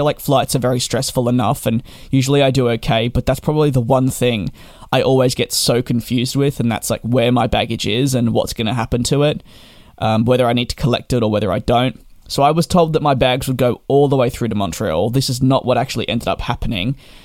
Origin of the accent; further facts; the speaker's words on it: Australia; I'm the kind of person that always gets confused as an Australian, if I want to go anywhere in the world, I have to take many flights.